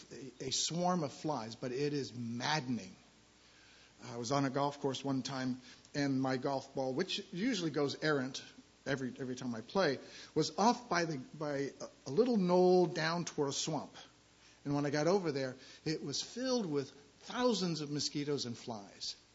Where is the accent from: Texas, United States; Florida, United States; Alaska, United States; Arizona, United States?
Florida, United States; And growing up in Florida, we had tree frogs. We had croakers. We had toads.